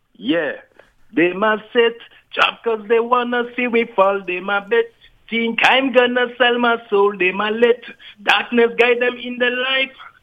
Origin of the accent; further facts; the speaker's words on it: Suriname; also born or lived in French Guiana; moi je suis né en Guyane et je suis originaire du Suriname, en Amérique du Sud, juste à côté du Brésil.